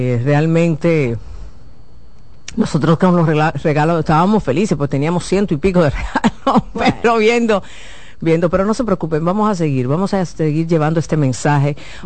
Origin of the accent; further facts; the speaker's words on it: Dominican Republic; Como buenos dominicanos, miren, ahí es una muestra de que la puntualidad sí existe y sí es posible.